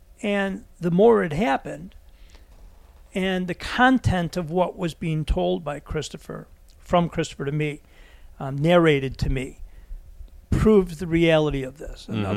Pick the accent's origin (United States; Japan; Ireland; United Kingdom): Ireland; But being Irish, you like to hold on to grudges.